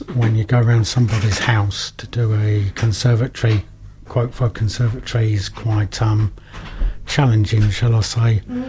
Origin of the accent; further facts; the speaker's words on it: Thanet, South East England, United Kingdom; as I'm from Thanet, I've got a weird accent anyway